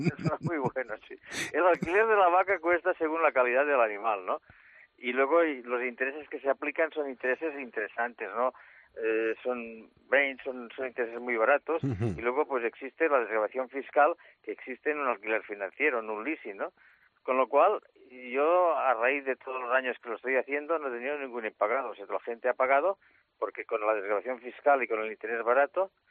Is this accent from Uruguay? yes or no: no; Spain; yo soy muy español, aunque de eso soy sumamente español.